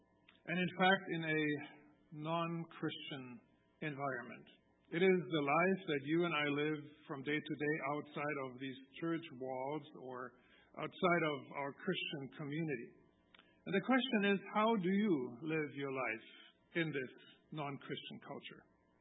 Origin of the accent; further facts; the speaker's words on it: Germany; As many of you know, I grew up in Germany, and I actually witnessed the wall coming down.